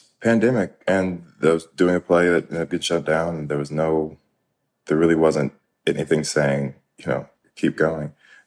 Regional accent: Georgia, United States; born or raised there

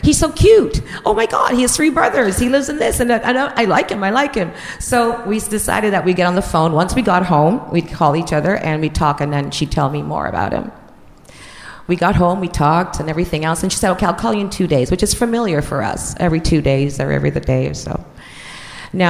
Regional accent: Jamaica; She's from Trinidad and she's 17. I'm from Jamaica and I'm 16.

